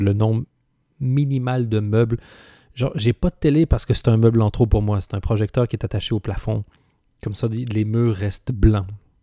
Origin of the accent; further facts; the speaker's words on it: Canada; born there; also born or lived in Belgium; moi, je suis né donc au Canada, je crois, ça s'entend. J'ai passé 14 ans en Belgique. Et à la 10, 11, 12e année, je ne me souviens plus exactement, j'ai obtenu ma nationalité belge.